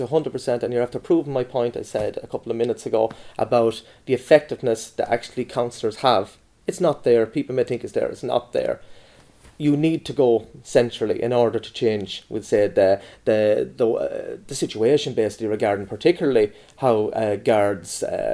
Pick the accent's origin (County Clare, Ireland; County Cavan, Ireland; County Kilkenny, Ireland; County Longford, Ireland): County Longford, Ireland; Longford; I am from Longford. I'm a very, very proud Longfordian, born and bred. I have a good history in this town.